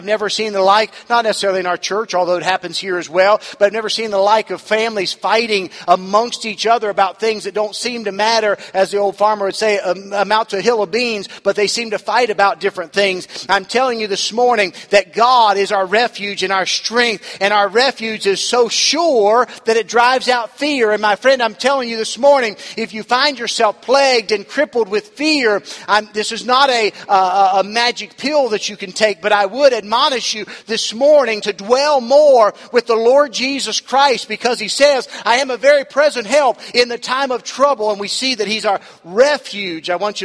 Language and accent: English; West Virginia, United States; I'm from West Virginia, I think this isn't going to bother us